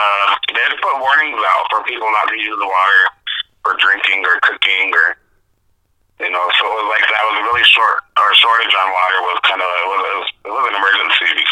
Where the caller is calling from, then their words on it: Wounded Knee, South Dakota, United States; I am calling from Wounded Knee on the Pine Ridge Indian Reservation.